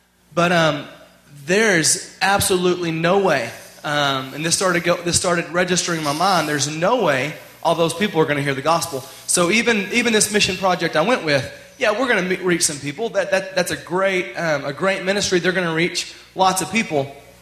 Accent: Bible Belt, United States; the loving God I've always known growing up in the Bible Belt

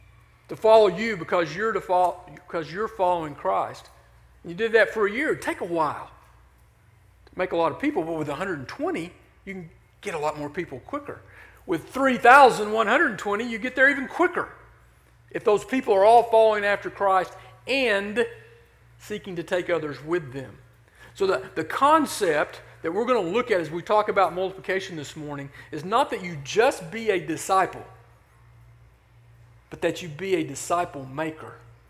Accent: United States; born there; I was born in the United States.

